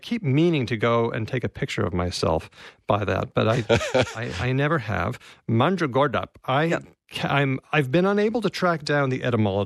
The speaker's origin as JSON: {"language": "English", "country": "United States", "said": "as an American kid, that was one of the first places that I got aware of."}